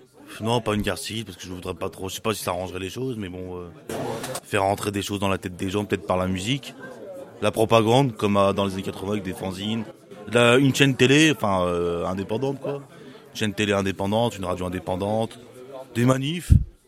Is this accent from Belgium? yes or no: no; Moulins, Auvergne-Rhône-Alpes, France; Je viens de loin, à Moulins, ça fait au moins 200 bornes.